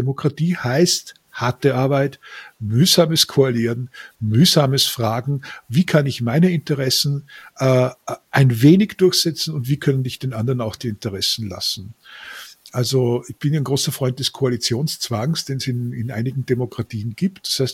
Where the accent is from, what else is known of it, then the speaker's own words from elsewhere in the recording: Austria; born there; ich bin geborener Österreicher